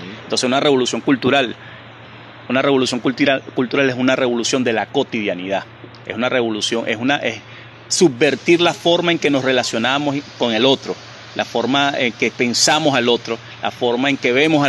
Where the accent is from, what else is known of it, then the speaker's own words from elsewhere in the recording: Sarare, Lara, Venezuela; vengo de la comuna del Maizal, que es un territorio comunal que se encuentra ubicado en el municipio de Simón Planas, en el centro occidente del país, en el estado Lara. La población se llama Sarare